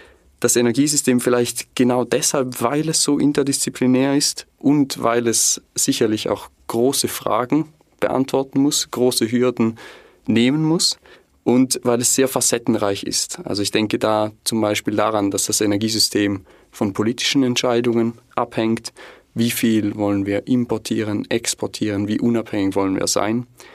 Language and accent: German; St. Gallen, Switzerland; als St. Galler